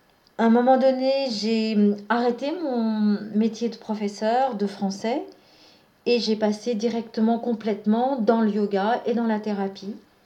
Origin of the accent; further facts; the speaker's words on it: Angers, Pays de la Loire, France; also born or lived in India; Ça fait 2 ans que je suis rentrée dans ma ville natale en Angers, dans le Maine-et-Loire